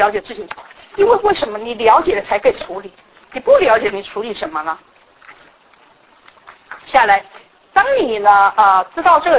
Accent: China; 我们中国人很少学感觉，

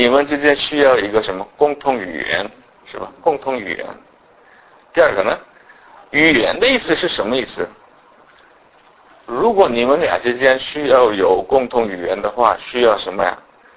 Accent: South Korea; Chinese is a second language; moved away as an adult; now in China; 我是韩国人，从来没离开过我自己的本国，到我的年纪30多岁的时候。所以呢就是可以说我住的第一个地方是就第一个外国就是中国。

